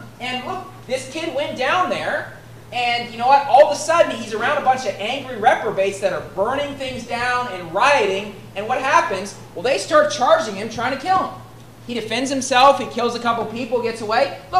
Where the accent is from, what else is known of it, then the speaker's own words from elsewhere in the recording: West Virginia, United States; what's a common practice in West Virginia, my home state, is you burn couches when you win football games.